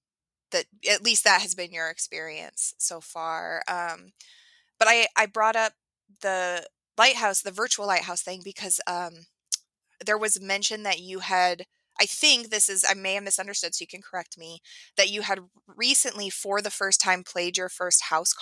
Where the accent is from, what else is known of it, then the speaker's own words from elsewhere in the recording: Oregon, United States; now in Tucson, United States; so I'm from Oregon originally. I live in Tucson, Arizona now